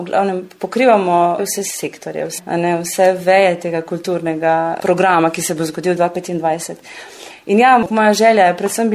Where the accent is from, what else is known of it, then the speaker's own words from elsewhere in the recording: Idrija, Gorizia, Slovenia; To je seveda, zato ker sem iz Idrije.